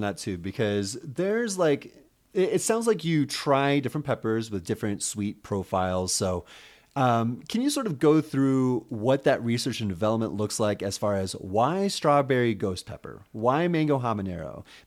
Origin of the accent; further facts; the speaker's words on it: San Diego, California, United States; I mean, growing up in San Diego, you kind of have to have that hot sauce tolerance